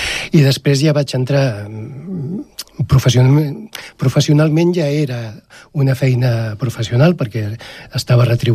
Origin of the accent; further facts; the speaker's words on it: Barcelona, Catalonia, Spain; now in Terrassa, Spain; perquè jo sóc de Gràcia, de Barcelona, tot i que ja fa més de 20 anys que visc a Terrassa